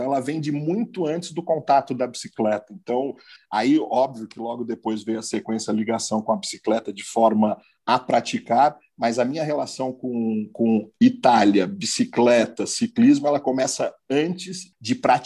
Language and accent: Portuguese; São Paulo, Brazil; assim como nós, paulistanos, paulistas, temos com a praia.